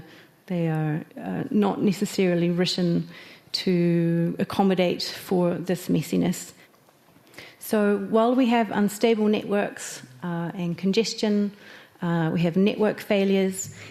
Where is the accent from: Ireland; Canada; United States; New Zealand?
New Zealand; but I'm from New Zealand and it's always going to be 200 milliseconds